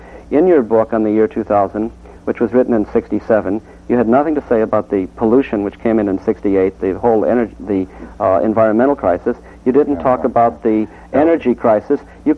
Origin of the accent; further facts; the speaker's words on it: Los Angeles, California, United States; I grew up in Los Angeles, so I can understand where you're coming from.